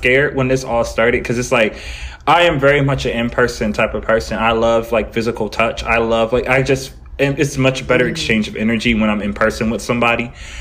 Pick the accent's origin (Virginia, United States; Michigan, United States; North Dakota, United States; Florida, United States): Florida, United States; also born or lived in California; I'm from Florida and California.